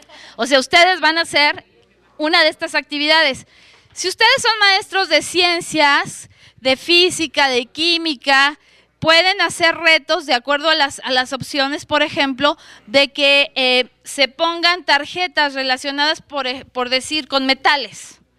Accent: Mexico; como politécnica, como mexicana, como tecnóloga educativa

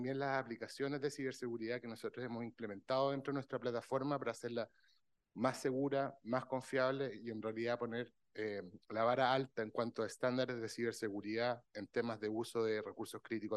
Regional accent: Chile; accent: Chilean; se pueden dar cuenta que yo vengo de Chile por el acento

